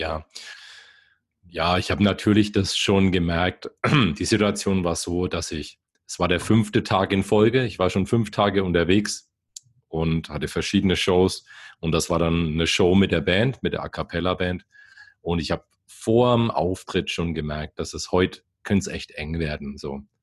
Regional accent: Bamberg, Bavaria, Germany; born there; accent: Upper Franconian; now in Bayreuth, Germany; mit rollendem R aus Oberfranken. Also das kann man auch nicht verstecken. Ich bin gebürtiger Bamberger, lebe aber seit einigen Jahren in Bayreuth. Das ist unweit davon.

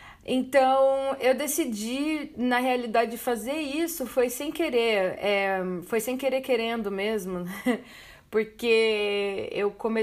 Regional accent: Sorocaba, São Paulo, Brazil; Eu sou de Sorocaba, do interior do estado de São Paulo

